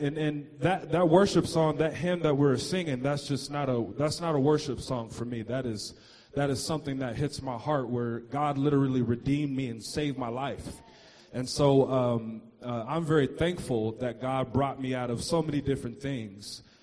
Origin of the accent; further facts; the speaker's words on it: Seattle, Washington, United States; So, yeah, I'm originally from Seattle. Grew up with my mom and my dad at the time.